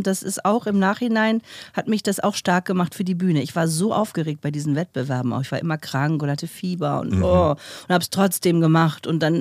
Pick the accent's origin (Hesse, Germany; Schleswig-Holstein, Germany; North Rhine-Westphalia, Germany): Schleswig-Holstein, Germany; Lübeck; Ich bin in Lübeck geboren, dann habe ich erst in Pogez gelebt, ein ganz kleines Dorf am Ratzeburger See.